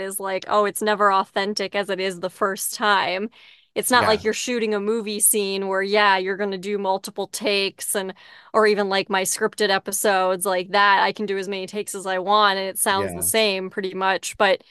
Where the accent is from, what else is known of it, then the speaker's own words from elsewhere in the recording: Midwest, United States; I live in the Midwest. I grew up in the Midwest, and there were lots of Halloweens where it was like freezing.